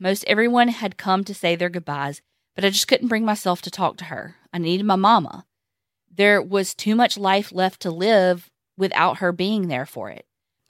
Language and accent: English; Tennessee, United States; I originally felt drawn to you guys because I'm from Tennessee, and I loved your accents and the nostalgia you gave me about living in the South.